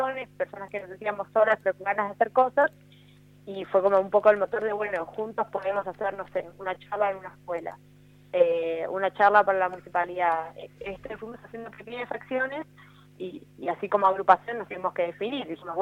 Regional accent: Bariloche, Río Negro, Argentina; que somos de Bariloche

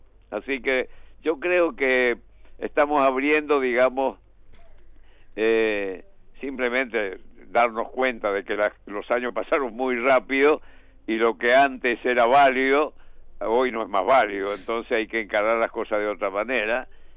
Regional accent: Charata, Chaco, Argentina; also born or lived in Santiago del Estero; Nací en Santiago del Estero y me crié en Charata, en el Chaco, y estudié en Santa Fe, y bueno, pasé por varios lados.

